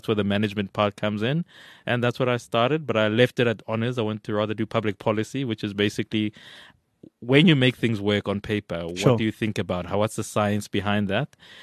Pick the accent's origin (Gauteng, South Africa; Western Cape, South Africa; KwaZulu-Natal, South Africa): Gauteng, South Africa; Everton; I come from an area in the Vaal called Everton, which is one of the second, if not the third, oldest township in South Africa.